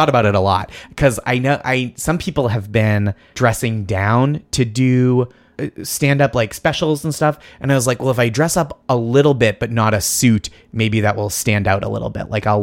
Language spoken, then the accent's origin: English; Boston, Massachusetts, United States; I always say that it doesn't make sense that I'm from Boston